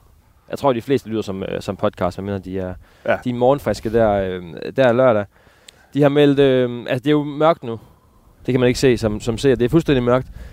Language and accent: Danish; Ry, Central Denmark Region, Denmark; Jeg voksede op i Ry. Det er en halv times tid her fra Aarhus, hvor vi står.